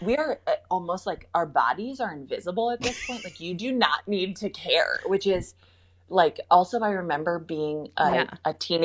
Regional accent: Minnesota, United States; was from Minnesota. So mm-hmm.

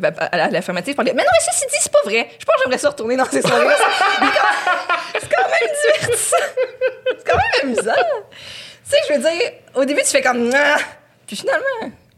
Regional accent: Montreal, Quebec, Canada; je viens de Montréal.

